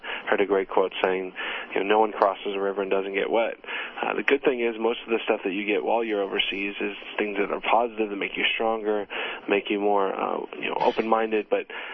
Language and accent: English; California, United States; Oh, no. I'm from California. I feel like I'm coming back home.